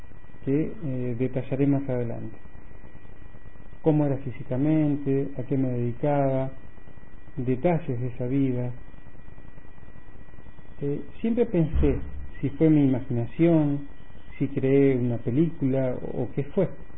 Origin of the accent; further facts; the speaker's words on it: Buenos Aires, Argentina; soy de Buenos Aires.